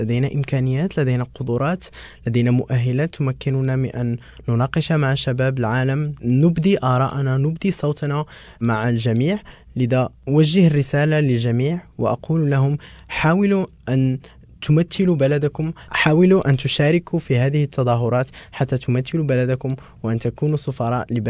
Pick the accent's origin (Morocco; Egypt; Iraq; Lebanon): Morocco; ونحن كشباب مغاربة نهتم بجميع المواضيع